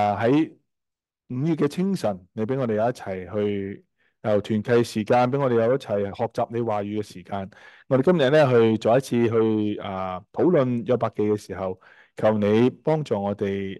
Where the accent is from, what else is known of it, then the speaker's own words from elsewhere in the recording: China; 就好似我哋中国人讲嘛。廣東人講啦嚇，咪開口及着你係嘛？